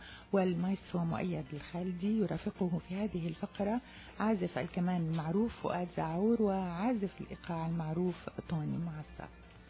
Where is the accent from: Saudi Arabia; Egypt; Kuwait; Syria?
Syria; تحية كبيرة لبلدي سوريا